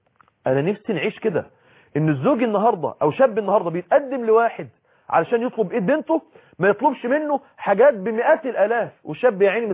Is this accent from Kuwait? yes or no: no; Egypt; يا جماعة أرض المدينة زي الأرض عندنا في مصر كده، أرض طينية